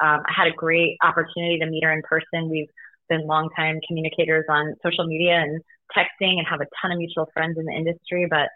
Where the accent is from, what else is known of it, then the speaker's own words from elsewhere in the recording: Denver, Colorado, United States; by the time I stepped foot back in my hometown in Denver, Colorado, to cover the Rockies starting in 2012.